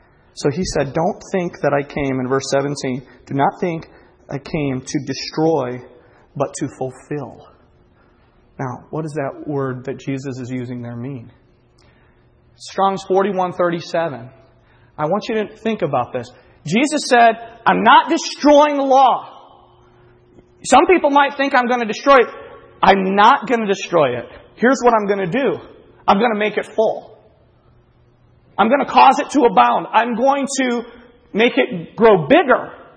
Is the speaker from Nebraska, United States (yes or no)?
no; Kankakee, Illinois, United States; from Kankakee, Illinois.